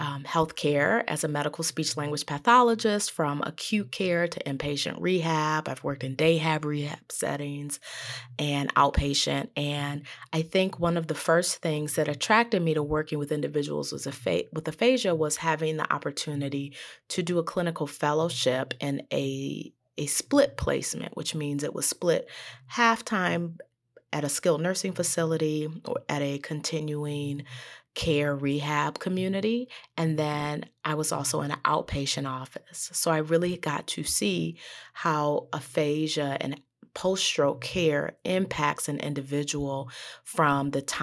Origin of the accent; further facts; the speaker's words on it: Michigan, United States; I am originally from Michigan.